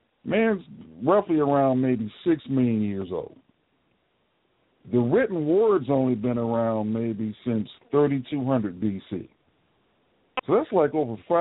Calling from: Florida, United States; I'm calling from Florida.

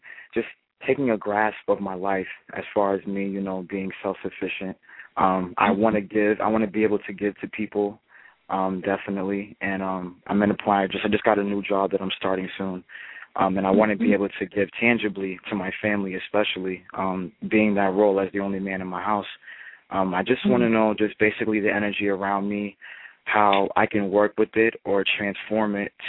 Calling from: Brockton, Massachusetts, United States; I'm calling from Brockton, Massachusetts.

